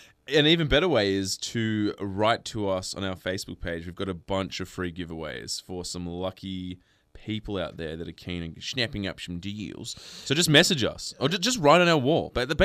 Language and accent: English; Sydney, New South Wales, Australia; We grew up in Sydney.